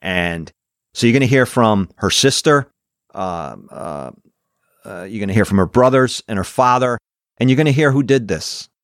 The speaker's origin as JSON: {"language": "English", "town": "Vernon", "region": "Connecticut", "country": "United States", "tie": "born or raised there", "said": "about four missing girls from my hometown of Vernon, Rockville."}